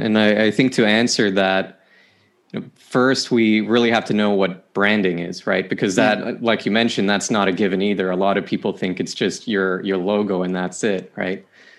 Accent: Sweden; I was born and raised here in Sweden. I still live here.

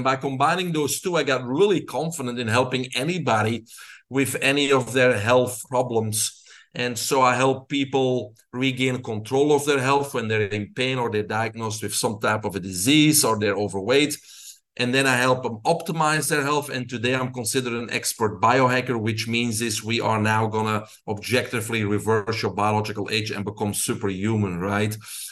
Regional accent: Belgium; English is a second language; most of your listeners can hear my accent. I grew up in Belgium.

